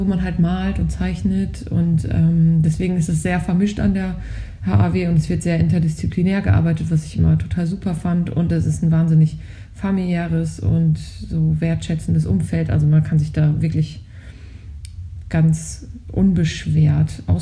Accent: Lower Saxony, Germany; Ja, ich bin Ostfriesin.

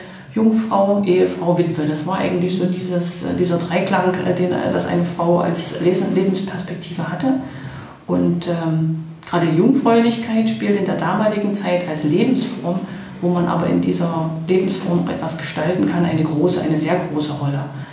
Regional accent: Halle, Saxony-Anhalt, Germany; in meiner Heimatstadt Halle

